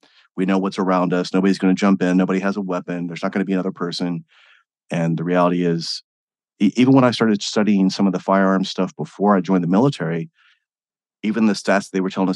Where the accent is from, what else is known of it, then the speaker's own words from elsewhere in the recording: Midwest, United States; I grew up in the Midwest. So being there, there wasn't a whole, there was like Taekwondo and Karate, basically.